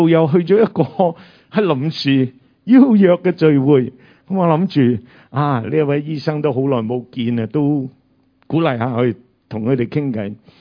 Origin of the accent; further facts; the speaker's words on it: China; 我哋中國人有句話叫長兄作父。